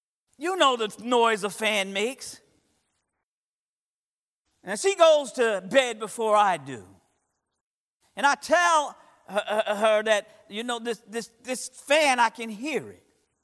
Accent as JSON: {"language": "English", "region": "New Jersey", "country": "United States", "lives_now": "Palm Coast, United States", "said": "Palm Coast is a quiet town. Boy, you could barely hear a pin drop in here now. And we come from New Jersey, where there's a lot of noise."}